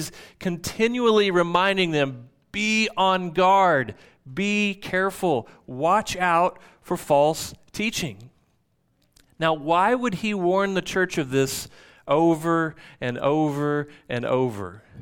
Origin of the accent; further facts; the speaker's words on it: Choctaw, Oklahoma, United States; I was in high school in the late 80s, and I grew up in Choctaw, America, Choctaw, Oklahoma.